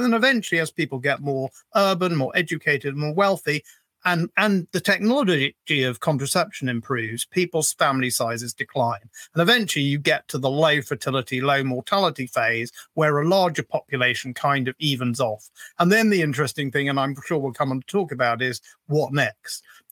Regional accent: Wembley, London, United Kingdom; I was born and brought up in Wembley, which probably has seen faster ethno-demographic change than most parts of the country.

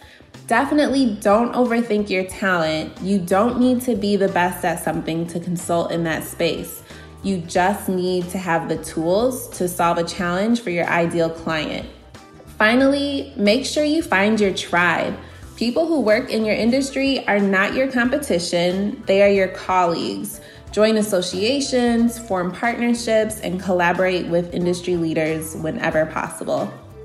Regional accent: Aurora, Illinois, United States; I'm from Aurora, Illinois, in the Chicago suburbs

